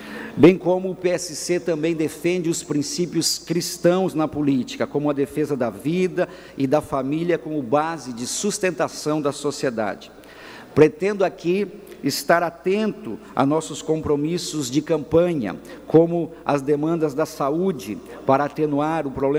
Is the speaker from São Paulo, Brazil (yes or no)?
no; São Lourenço do Oeste, Santa Catarina, Brazil; also born or lived in Chapecó; now in Florianópolis, Brazil; Sou natural de São Lourenço do Oeste, interior do estado. Morei 9 anos em Chapecó, onde me formei em administração. Vim para Florianópolis em 1997